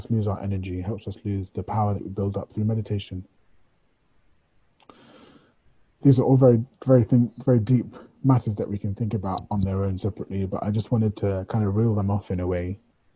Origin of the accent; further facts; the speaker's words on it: United Kingdom; because we're British and we love tea